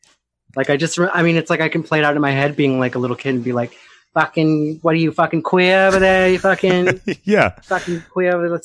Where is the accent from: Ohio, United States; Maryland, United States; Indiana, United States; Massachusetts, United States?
Massachusetts, United States; Boston; I mean, I remember growing up in Boston, and queer was like the equivalent of the word faggot.